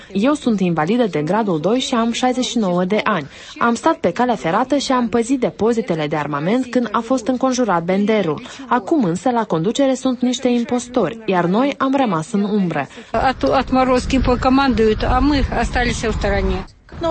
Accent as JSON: {"language": "Romanian", "region": "Ternopil Oblast", "country": "Ukraine", "said": "sunt din Ucraina, din regiunea Ternopol."}